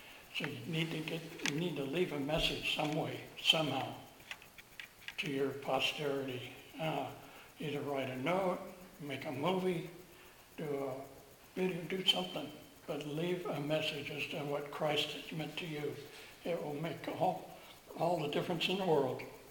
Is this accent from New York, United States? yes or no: yes; New York, United States; born there; to where I was born in New York